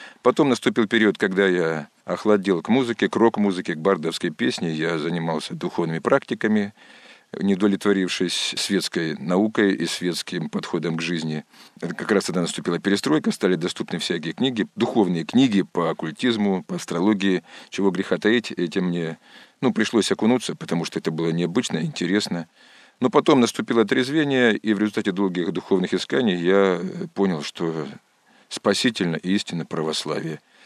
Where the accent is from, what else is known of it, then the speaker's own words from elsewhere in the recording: Ukraine; С детства я вырос на Украине, в поющей семье.